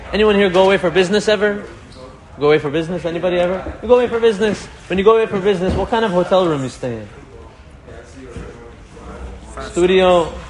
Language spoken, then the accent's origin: English; Iran; now in United States; We came from Iran, we went to Queens, we're going to Great Neck.